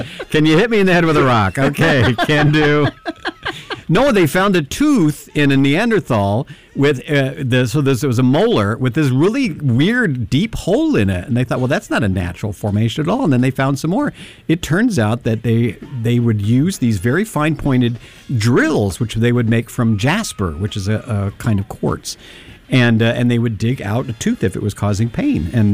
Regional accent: Kentucky, United States; the dentist I had when I was growing up in Eastern Kentucky

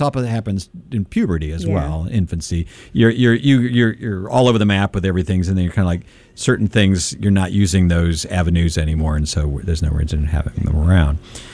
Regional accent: Kentucky, United States; This is the thing about growing up in Kentucky, you know, all kinds of crazy stuff.

